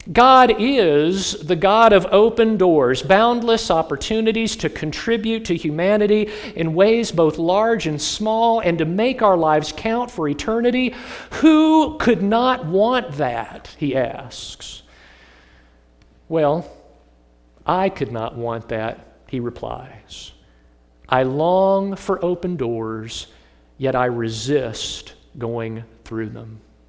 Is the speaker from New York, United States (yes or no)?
no; Virginia, United States; I felt pretty confident that I was going to get a job in campus ministry back in my home state of Virginia.